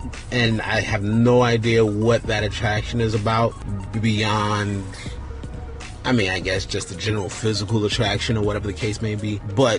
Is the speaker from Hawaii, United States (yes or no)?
no; Bronx, New York, United States; I'm from the Bronx. I'm from the BX.